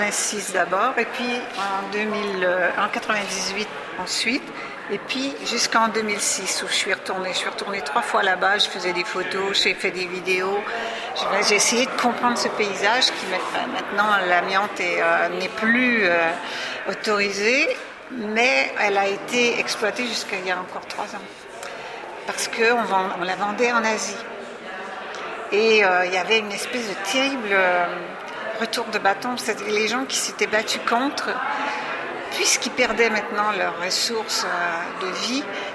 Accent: Quebec, Canada; parce que je suis québécoise

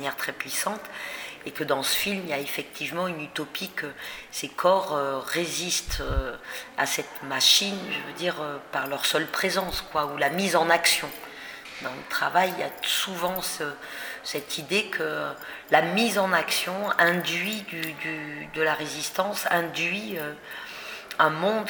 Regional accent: France; ma pudeur en tant que Française, donc en tant que quelqu'un qui a quand même aussi une histoire de son pays, qu'elle porte comme héritage

